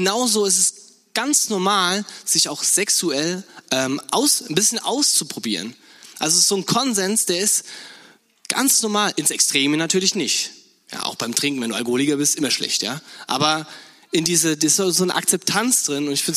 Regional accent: Rhineland-Palatinate, Germany; ich komme aus der Nähe von Mainz, da ist Highlife

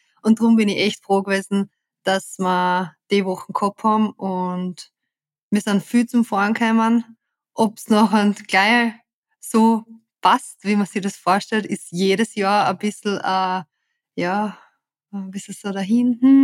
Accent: Austria; bei uns daheim in Österreich

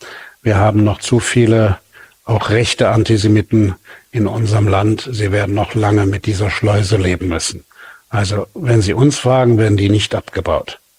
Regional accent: Germany; ich bin ein Deutscher, ich bin hier groß geworden.

